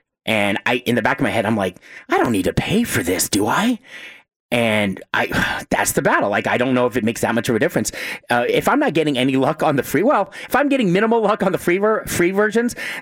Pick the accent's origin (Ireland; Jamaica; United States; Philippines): United States; Washington, District of Columbia; I was in my hometown, Washington, D.C.